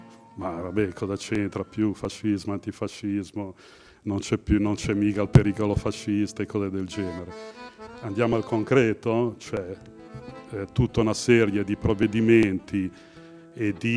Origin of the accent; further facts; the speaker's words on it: Liguria, Italy; per chi non mi conosce, in molti ci conosciamo, sono della Val Polcevera, abito a Bolzaneto